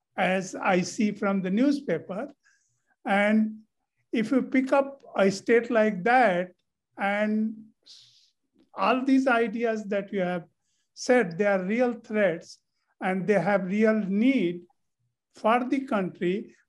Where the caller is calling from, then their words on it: Baton Rouge, Louisiana, United States; I'm calling from Baton Rouge.